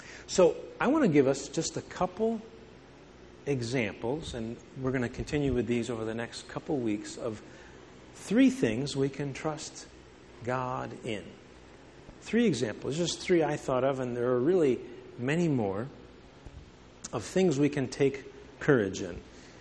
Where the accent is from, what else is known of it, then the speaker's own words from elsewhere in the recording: United States; I think of myself as an American. I think of myself as a person who's a resident of Illinois, DuPage County.